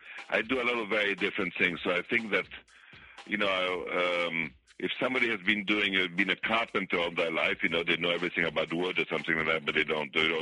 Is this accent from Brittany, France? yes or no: no; Paris, Île-de-France, France; I was born in Paris from Italian parents. I went to school in France.